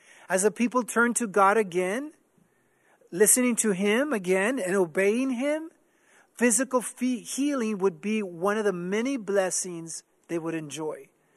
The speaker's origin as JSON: {"language": "English", "region": "Texas", "country": "United States", "tie": "born or raised there", "said": "I became a migrant worker automatically. I was a Texan because I was raised in Texas."}